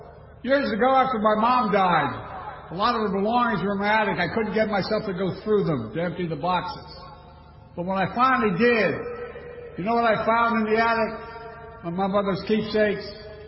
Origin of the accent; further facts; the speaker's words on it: Scranton, Pennsylvania, United States; They settled in my hometown of Scranton, Pennsylvania, and Balama's sister city.